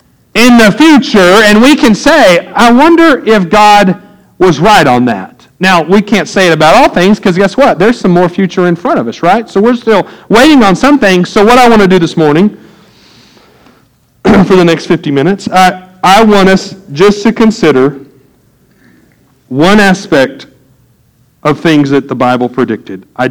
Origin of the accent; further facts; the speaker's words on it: Shawnee, Oklahoma, United States; born there; I was born in Shawnee, Oklahoma. I know all of you, if you could have chose, you would have been born in Oklahoma too.